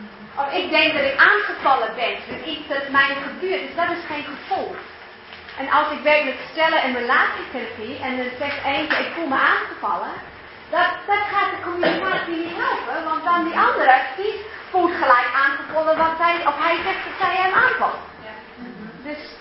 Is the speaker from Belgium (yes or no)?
no; New Zealand; Dutch is a second language; now in Netherlands; Want ik ben opgegroeid in Nieuw-Zeeland en in Nieuw-Zeeland zijn er niet zo'n fiets.